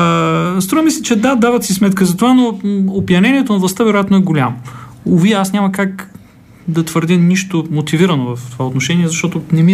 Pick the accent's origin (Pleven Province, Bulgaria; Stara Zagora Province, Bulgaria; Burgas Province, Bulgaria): Stara Zagora Province, Bulgaria; Stara Zagora; Аз като старозагорец мога да ви кажа пък